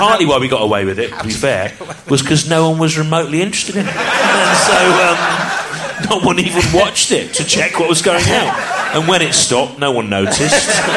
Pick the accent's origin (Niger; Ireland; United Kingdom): United Kingdom; West Midlands; because I grew up in the Midlands, and in the early 70s, there was this strange thing that happened.